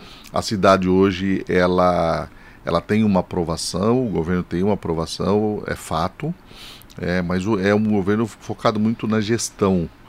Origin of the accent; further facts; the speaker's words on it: Suzano, São Paulo, Brazil; born there; eu nasci em Suzano, então eu falo com muita propriedade. Eu participo do movimento político de Suzano, da vida social e política, desde meus 16 anos.